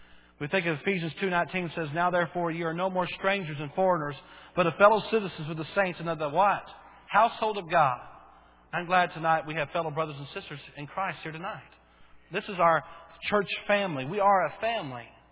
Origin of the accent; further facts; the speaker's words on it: Bowie, Maryland, United States; I remember as a kid where we grew up there in Bowie